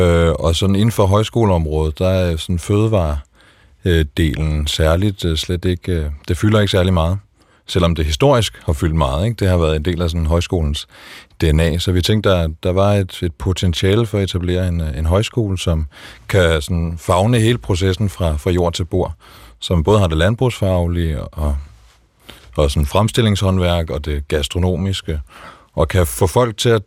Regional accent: Vordingborg, Zealand, Denmark; Nej, jeg er opvokset i Vordingborg, lige i Nordstrøms.

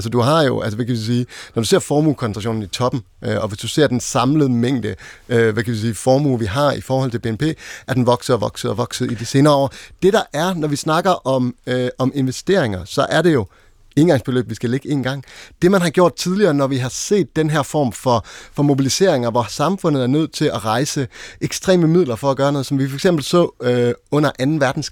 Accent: Central Denmark Region, Denmark; altså jeg kommer fra Midt- og Vestjylland, der er proppet med vindmøller

